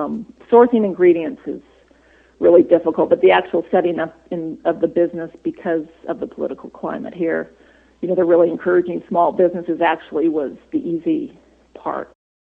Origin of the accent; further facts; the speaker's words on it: California, United States; a lot of the things that, you know, I had growing up in California.